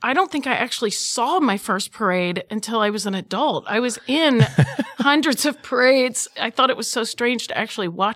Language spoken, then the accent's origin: English; Cincinnati, Ohio, United States; So I was raised in Hyde Park, very east side, and then I moved to Mount Lookout